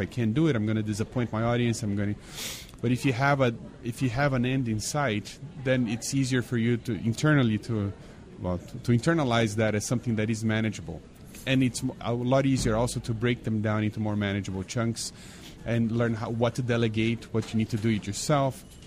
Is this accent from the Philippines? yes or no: no; Brazil; when I was growing up in Brazil, Everybody drove a VW Bug.